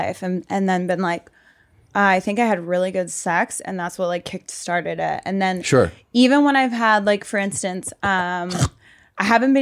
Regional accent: Reading, Pennsylvania, United States; So I grew up in Pennsylvania, like Westchester area, Reading.

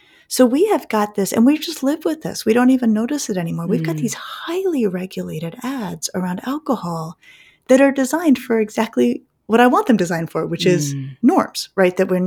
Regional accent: Colorado, United States; I am from Colorado, where it's been legal for a long time.

